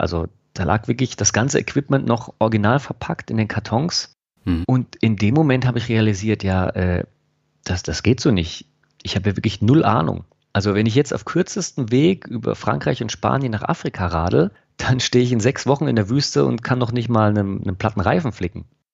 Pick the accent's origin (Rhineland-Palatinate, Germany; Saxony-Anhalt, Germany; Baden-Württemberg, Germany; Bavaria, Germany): Baden-Württemberg, Germany; Freiburg; Ich bin da extra in meiner Heimat in Freiburg in ein Geschäft gegangen